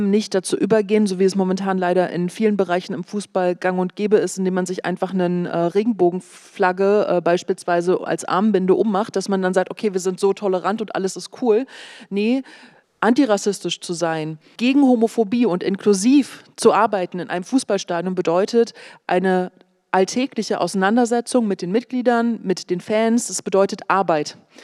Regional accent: Oranienburg, Brandenburg, Germany; weil ich bin selbst auch in Oranienburg aufgewachsen

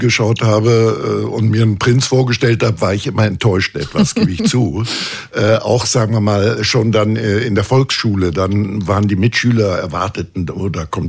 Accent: Ballenstedt, Saxony-Anhalt, Germany; Aber das heißt nicht, dass ich mich nicht in meiner alten Heimat aufhalte, im Gegenteil, also ich bin sehr gerne in diesem kleinen, wunderbaren Städtchen im Harz, das heißt Ballenstedt.

